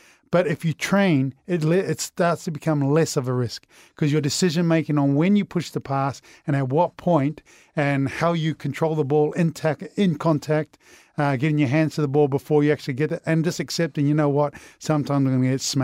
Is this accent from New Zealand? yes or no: yes; New Zealand; I know I'm a Kiwi